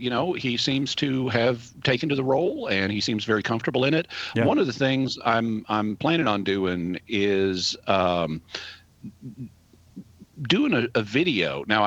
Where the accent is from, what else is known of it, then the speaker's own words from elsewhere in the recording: United States; You know, as an American, if you always hear it's not going to be one of you, then you can kind of internalize that.